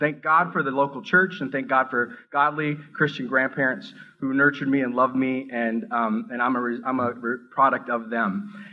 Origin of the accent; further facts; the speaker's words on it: Minneapolis, Minnesota, United States; I grew up in South Minneapolis. I was born in 1969. Grew up in South Minneapolis in the hood.